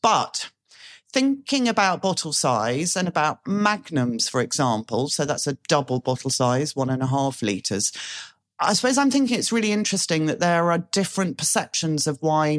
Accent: United Kingdom

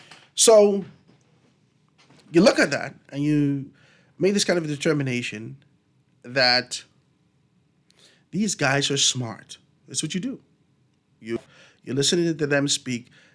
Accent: Grand Bahama, Bahamas; moved away; When I came from Grand Bahama, listening to the radio every day

